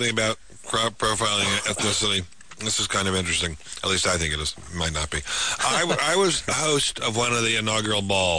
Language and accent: English; Washington, District of Columbia, United States; When I was a child growing up in Washington, D.C., not Mississippi, not Alabama, Washington, D.C.